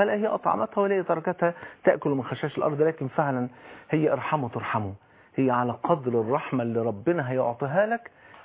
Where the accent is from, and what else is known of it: Egypt